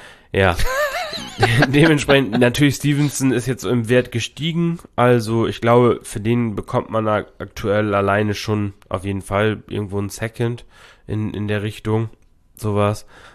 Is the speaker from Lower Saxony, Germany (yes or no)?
yes; Lower Saxony, Germany; Ich komme aus Friesland